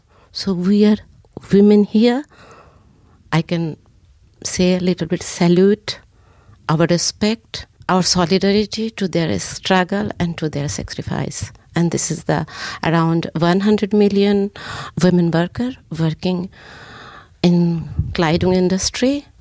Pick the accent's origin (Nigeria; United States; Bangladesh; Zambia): Bangladesh; English is a second language; I am from Bangladesh, and Bangladesh is the one of the biggest producer of the fast fashion in the world.